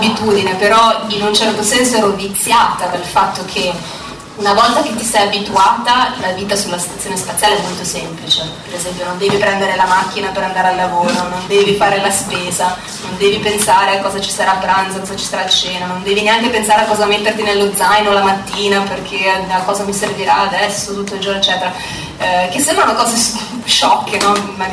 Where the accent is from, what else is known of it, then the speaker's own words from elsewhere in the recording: Malé, Trentino-Alto Adige, Italy; Con il Trentino è evidente ho un legame forte, sono cresciuta in Trentino, in Val di Sole, a Malé.